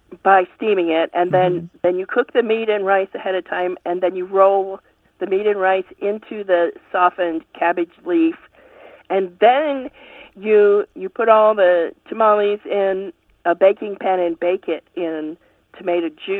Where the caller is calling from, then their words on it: Valley, Nebraska, United States; I'm calling from Valley, Nebraska.